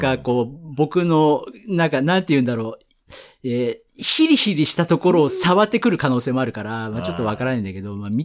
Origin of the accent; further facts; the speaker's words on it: Tokorozawa, Saitama, Japan; 僕、出身が埼玉県所沢市なんで、